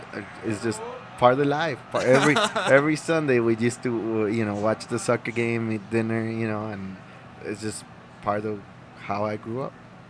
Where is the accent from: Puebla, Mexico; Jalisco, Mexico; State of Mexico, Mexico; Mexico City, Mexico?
Mexico City, Mexico; Well, I'm from Mexico City